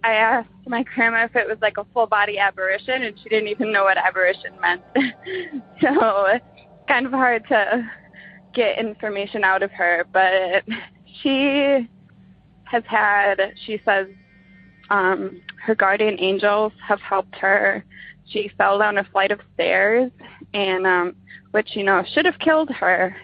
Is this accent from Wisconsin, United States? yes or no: yes; Wisconsin, United States; Hi, guys. … I'm from Wisconsin.